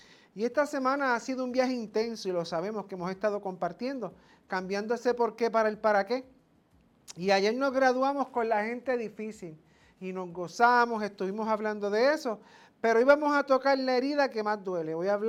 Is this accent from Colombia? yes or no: no; Puerto Rico; a lo cual nosotros como puertorriqueños nos unimos